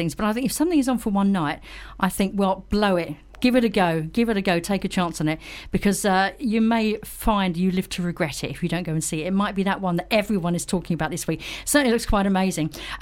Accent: England, United Kingdom; Come on, we're English.

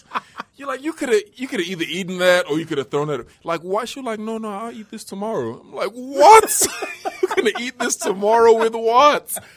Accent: England, United Kingdom; born there; yeah, I know I was born in England, but you could tell I was African.

